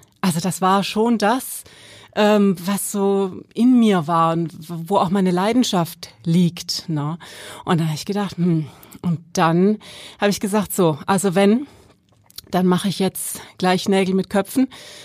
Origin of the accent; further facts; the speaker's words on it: Baden-Württemberg, Germany; accent: Swabian; now in Sylt, Germany; Ich habe dann das Schwabenland, das ist meine Heimat, man hört es glaube ich auch immer noch so ein bisschen. Ja, wir wissen ja, wir Schwaben, wir kennen alles außer Hochdeutsch.